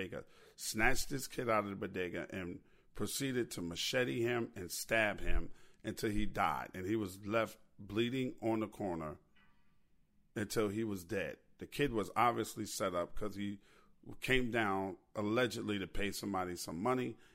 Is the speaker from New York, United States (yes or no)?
yes; New York, United States; now in Chicago, United States; now I'm from New York, but I'm working in Chicago right now.